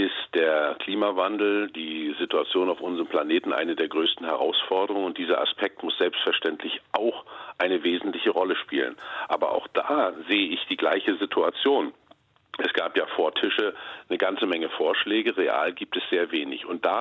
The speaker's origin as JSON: {"language": "German", "region": "Mecklenburg-Vorpommern", "country": "Germany", "said": "Ich bin ja Abgeordneter aus Mecklenburg-Vorpommern und ich sehe in meiner Heimat, wie schwierig das für gerade für Pendlerinnen und Pendler ist."}